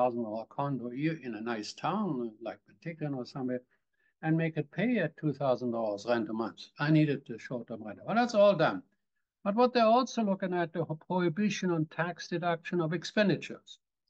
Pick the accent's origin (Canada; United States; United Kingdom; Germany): Germany; Even places like Germany, my home country, has a terrible world economic disasters probably pending.